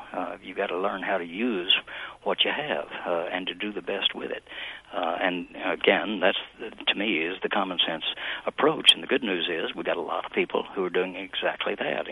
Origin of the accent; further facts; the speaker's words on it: Texas, United States; Yeah, you got a few there, but, you know, I'm from Texas, so...